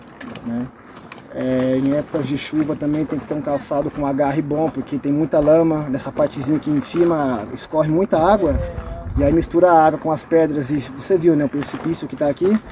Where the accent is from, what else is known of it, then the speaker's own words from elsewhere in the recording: Minas Gerais, Brazil; moved away; Então, pessoal, sou mineiro, faz 5 anos que eu estou aqui já na Patagônia, aqui no extremo sul da Patagônia, né?